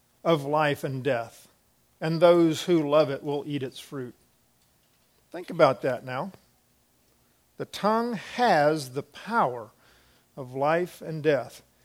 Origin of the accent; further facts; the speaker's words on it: Florida, United States; I remember growing up in Florida, going down the rivers, I used to canoe all the time